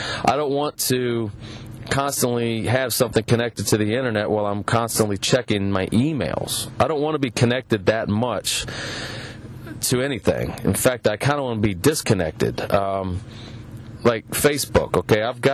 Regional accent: California, United States; born there; I have made it as far as Dallas, and I was born in California.

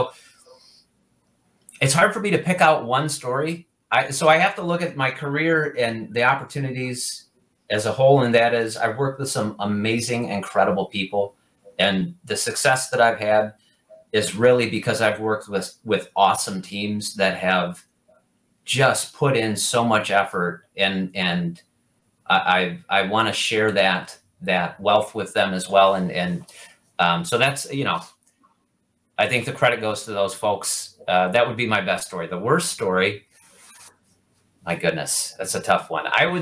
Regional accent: Traverse City, Michigan, United States; I was born in Traverse City, Michigan.

